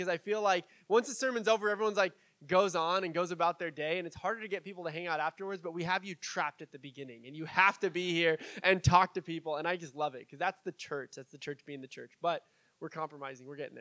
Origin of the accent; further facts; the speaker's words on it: San Diego, California, United States; You know, even though I grew up in San Diego, I liked the beach, but I didn't surf. The water was too cold in San Diego for me to surf